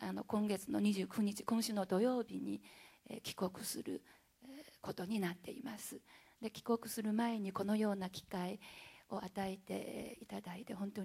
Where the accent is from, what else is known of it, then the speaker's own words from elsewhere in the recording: Dalian, Liaoning, China; Japanese is a second language; moved away as an adult; now in Japan; 出身は中国の大連市です。高校までは、大連で暮らしていました。